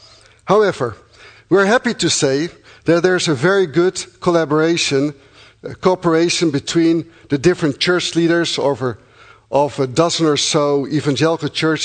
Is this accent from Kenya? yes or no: no; Netherlands; English is a second language; now in France; As you can hear, I have an accent. I'm originally from the Netherlands.